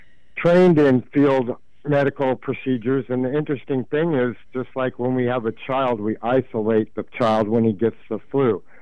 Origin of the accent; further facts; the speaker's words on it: Portland, Oregon, United States; First of all, I'm a local, born and raised in the Woodstock neighborhood.